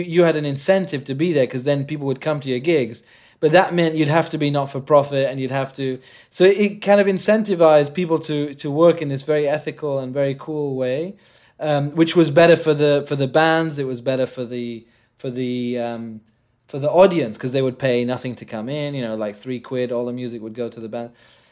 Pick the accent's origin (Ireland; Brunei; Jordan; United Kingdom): Jordan; English is a second language; And before that, growing up in Jordan, I'd only had like MTV Asia, you know